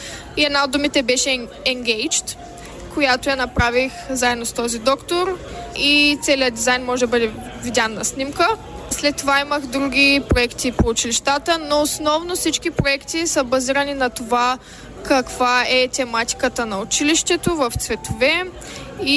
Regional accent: Ruse, Ruse Province, Bulgaria; moved away as an adult; also born or lived in Sofia; now in Las Vegas, United States; съм на 23 години и съм родена в София. Но цял живот живея в град Русе, България. През 2022 година аз и съпругът ми заминахме за щатите и се установихме в края на лятото на 2022 в Лас Вегас.

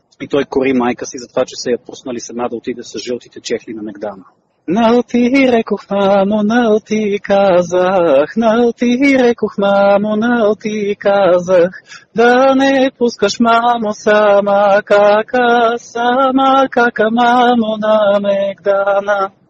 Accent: Lesnovo, Sofia Province, Bulgaria; Това е песен от моето родно село, село Леснова, община Елин Пелин, или Леснова Новоселско

